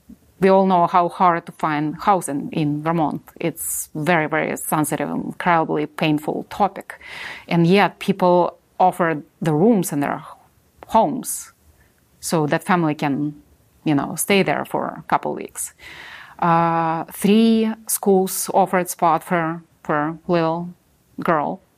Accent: Ukraine; English is a second language; when I grew up in Soviet Ukraine

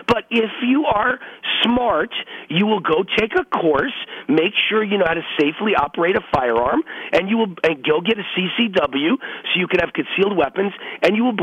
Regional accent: New York, United States; right up above where I was raised in Westchester County.

